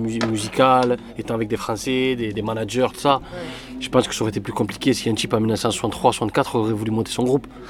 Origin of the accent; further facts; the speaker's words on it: Lodève, Occitanie, France; also born or lived in Algeria; Moi je suis né à l'Odève.